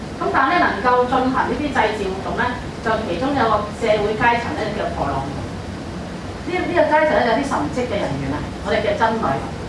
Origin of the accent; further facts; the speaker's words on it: China; 都同我哋中國人啲唔同嘅